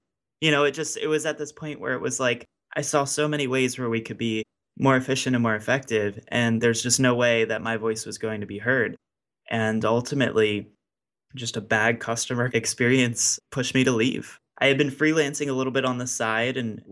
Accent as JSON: {"language": "English", "town": "Baltimore", "region": "Maryland", "country": "United States", "tie": "born or raised there", "said": "We had a studio at our home base in my hometown of Baltimore."}